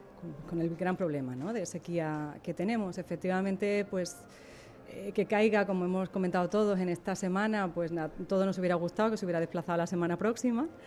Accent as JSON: {"language": "Spanish", "town": "Málaga", "region": "Andalusia", "country": "Spain", "said": "Los que somos de aquí, de Málaga, o los que nos hemos visto a veces desplazados de la ciudad y hemos vuelto"}